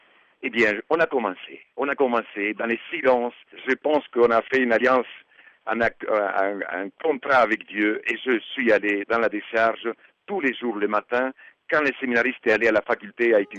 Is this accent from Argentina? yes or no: yes; Argentina; now in Madagascar; Je venais de l'Argentine, où on mangeait à sa faim.